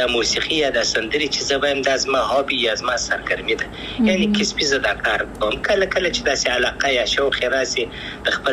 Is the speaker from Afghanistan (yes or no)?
yes; Afghanistan; افغانستان خو زما دی، زه افغان یم، انشاءالله بیا به افغانستان ته ولاړ سم